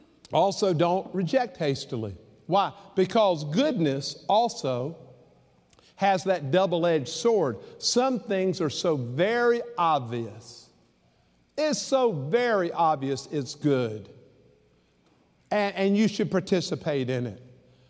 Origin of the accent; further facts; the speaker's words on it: Savannah, Georgia, United States; I remember when I grew up in Savannah. So we had oceanfront beach, Tybee Island.